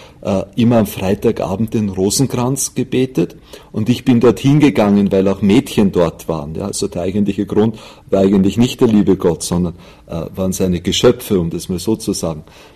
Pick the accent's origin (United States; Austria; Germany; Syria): Austria; Wampersdorf, Lower Austria; also born or lived in Vienna; Ich bin an einem Faschingssonntag geboren in Wien und aufgewachsen am Land in der Nähe von Wien, in einem kleinen Dorf mit dem Namen Wampersdorf. Da habe das Glück, dass meine Eltern wirklich aufrichtig gläubig waren